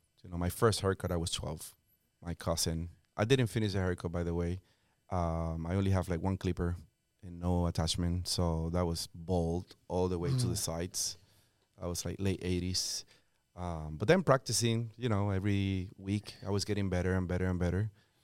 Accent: Puerto Rico; English is a second language; moved away as an adult; now in United States; I have an accent, and that's because I am born and raised in Puerto Rico.

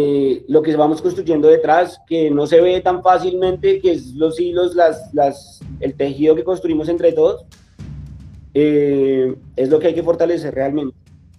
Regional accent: Colombia; como pueblo colombiano, como clases subalternas, como clases populares

